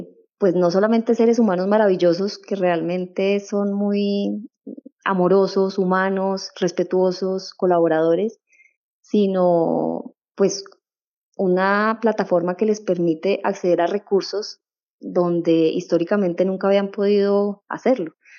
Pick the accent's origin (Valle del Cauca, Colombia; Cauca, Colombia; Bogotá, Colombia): Bogotá, Colombia; O sea, los tres somos bogotanos